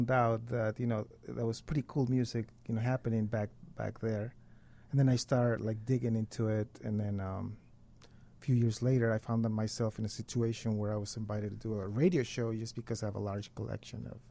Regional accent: Mexico; English is a second language; moved away; pretty much like me growing up in Mexico

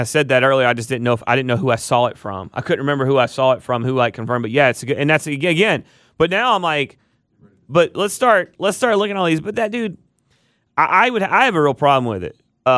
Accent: Dallas, Georgia, United States; If I'm in Georgia, I'm from Pawling County.

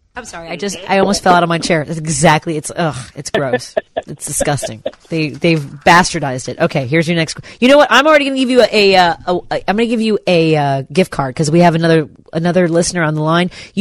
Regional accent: Chicago, Illinois, United States; I am from Chicago.

